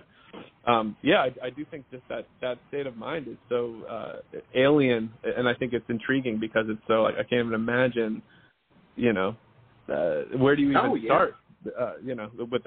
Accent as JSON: {"language": "English", "town": "Atlanta", "region": "Georgia", "country": "United States", "tie": "born or raised there", "lives_now": "Los Angeles, United States", "said": "I grew up in Georgia in the, right outside"}